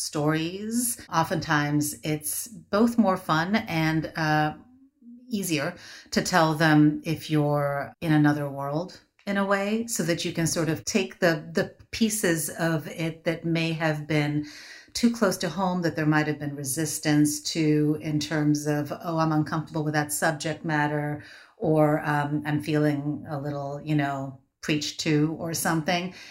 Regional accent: India; moved away; I think I might have attributed it to being Indian, because I feel like Indian people have like a really specific, like if you look at the Ramayana, there was a spaceship.

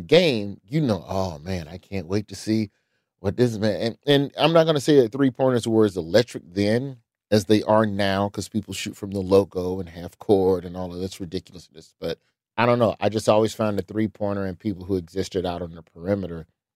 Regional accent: Alabama, United States; even though I'm from Alabama.

